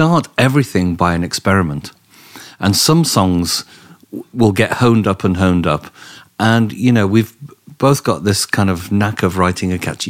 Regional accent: London, United Kingdom; born there; Because yeah, I was born in London.

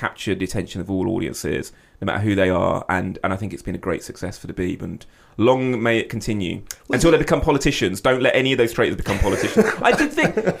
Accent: United Kingdom; And I'm not just saying that as a British producer

